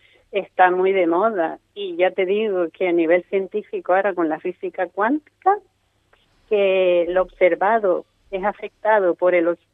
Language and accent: Spanish; Las Palmas, Canary Islands, Spain; Yo soy de Las Palmas, pero estoy enamorada de la gente de Fuerteventura